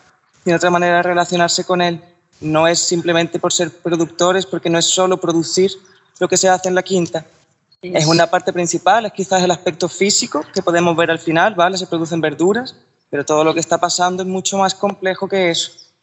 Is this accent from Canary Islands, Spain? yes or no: no; Málaga, Andalusia, Spain; moved away; yo vengo de Málaga y llegué hace 2 años.